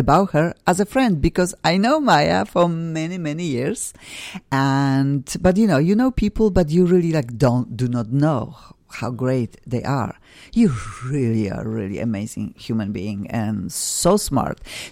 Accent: Poland; English is a second language; now in United States; Everybody knows I'm originally from Poland.

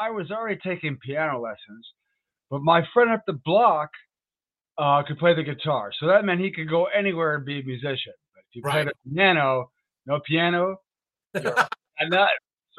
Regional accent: New York, United States; I came here from New York some years ago.

